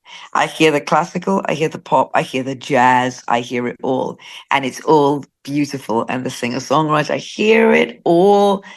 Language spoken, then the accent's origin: English; Wales, United Kingdom; And I told you I would talk a lot, but I'm Welsh. I can't help it.